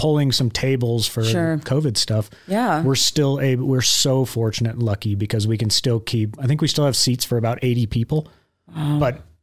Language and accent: English; Colorado, United States; also born or lived in Alaska; I grew up in Colorado in a little tiny town and was in Alaska.